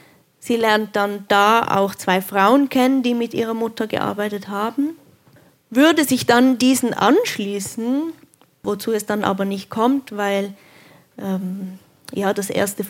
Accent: Switzerland; Ich bin in der Schweiz aufgewachsen. Ich habe nicht Italienisch gelernt zu Hause.

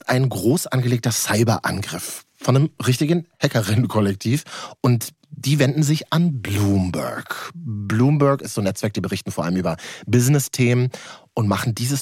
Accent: Berlin, Germany; Als Berliner, der nur Grau kennt, würde ich sagen, Märchenland

